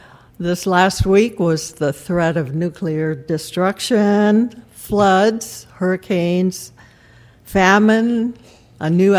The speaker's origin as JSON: {"language": "English", "region": "Nairobi", "country": "Kenya", "tie": "born or raised there", "said": "As I grew up in Nairobi, which was a British colony at that time"}